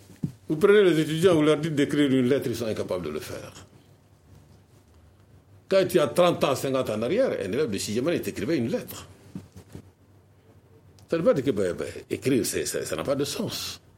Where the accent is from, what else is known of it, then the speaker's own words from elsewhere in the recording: Mali; en tant que Malien